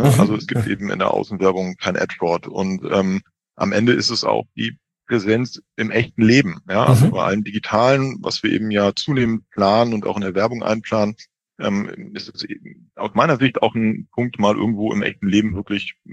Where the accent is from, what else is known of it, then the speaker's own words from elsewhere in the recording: Hamburg, Germany; als Hamburger bin natürlich ganz begeistert